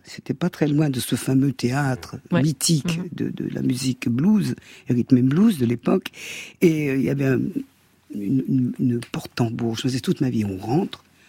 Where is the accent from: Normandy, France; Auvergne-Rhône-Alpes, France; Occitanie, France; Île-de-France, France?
Île-de-France, France; Paris; accent: French; Et puis ils ont entendu notre accent français. Alors on fait « Oh là là, oh là là ». Les Ricains se sentent obligés de dire « Oh là là ». Quand ils savent que tu es de Paris, c'est drôle.